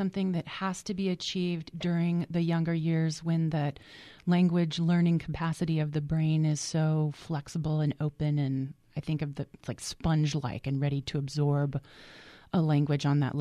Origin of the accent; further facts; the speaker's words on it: New Mexico, United States; I'm from New Mexico. Don't ask me why I chose French.